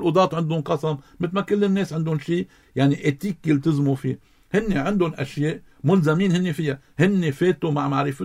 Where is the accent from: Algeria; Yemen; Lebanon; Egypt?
Lebanon; ونحن لبنانيين